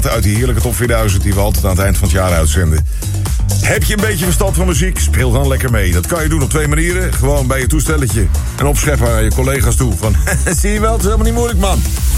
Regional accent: Netherlands; Als echte Nederlander denk je daar meteen aan natuurlijk.

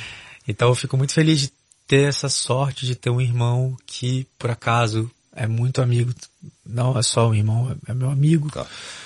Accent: Vitória, Espírito Santo, Brazil; Eu nasci em Vitória, Espírito Santo.

